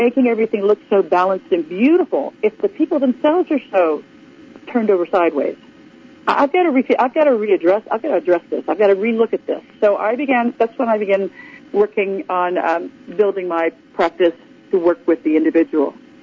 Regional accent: Oklahoma, United States; growing up in Oklahoma, I was raised and taught by my family, who have, in addition to being educators, were also farmers

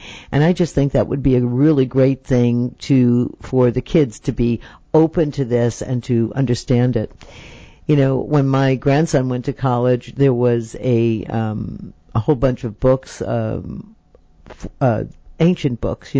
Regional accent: New York City, New York, United States; I grew up in New York City, right? So there's not a lot of greenery, you know, around there.

